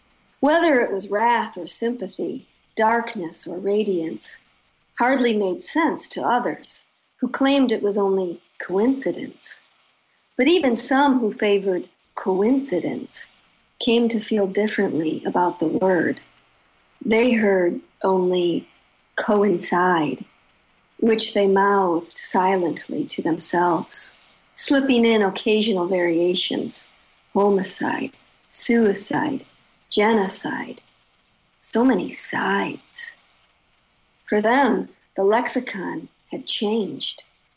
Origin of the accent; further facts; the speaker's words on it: Michigan, United States; I grew up in Michigan, camping near the lakes, swimming in the lakes.